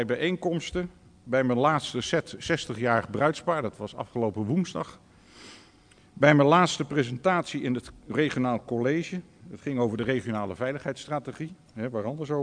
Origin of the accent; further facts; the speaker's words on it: Utrecht, Netherlands; ook mij als Utrechter, geboren Utrecht, natuurlijk heel erg aanspreekt